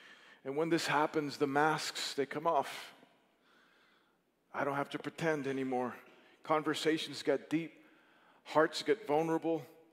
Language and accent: English; Miami, Florida, United States; I come from Miami. It's just different.